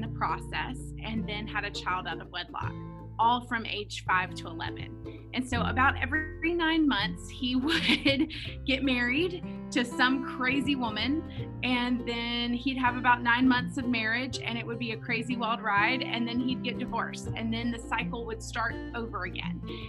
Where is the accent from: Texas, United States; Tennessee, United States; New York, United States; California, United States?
Tennessee, United States; Nashville; So I grew up in Nashville, Tennessee, and that really doesn't have anything to do with the story